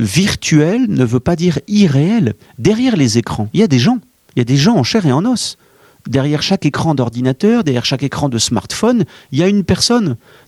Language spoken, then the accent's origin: French; Versailles, Île-de-France, France; born there; Je suis né à Versailles, hein, je sais ce que je dois à cette ville et au tissu familial, paroissial qui est sur place.